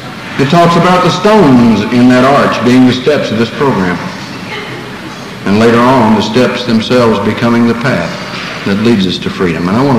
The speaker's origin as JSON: {"language": "English", "town": "Irwin", "region": "North Carolina", "country": "United States", "tie": "born or raised there", "said": "North Carolina. And most of the people in North Carolina don't know where Irwin is, and Irwin was my hometown."}